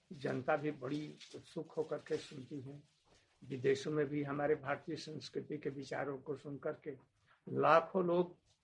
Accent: Bihar, India; उन्होंने हमको हमारी बोली से समझ लिया कि आप बिहारी।

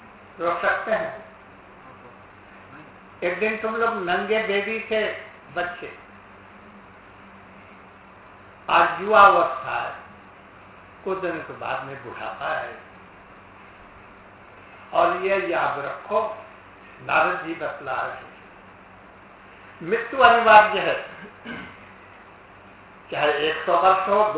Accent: Mathura, Uttar Pradesh, India; मैं मथुरा का रहने वाला हूँ

